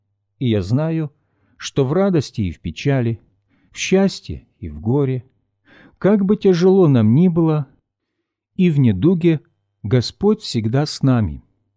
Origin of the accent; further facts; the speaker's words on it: Western Ukraine, Ukraine; born there; Хотя мои родители и родственники верующие уже много поколений, а сам я родился на Западной Украине.